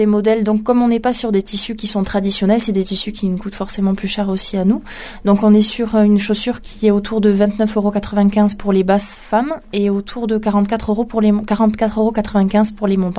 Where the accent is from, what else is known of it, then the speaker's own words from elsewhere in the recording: Mauléon, Nouvelle-Aquitaine, France; Moi, j'ai vécu toute mon enfance à Espèce. On a fait donc le collège et le lycée à Saint-François. Moi, la Basse-Ville à Mauléon.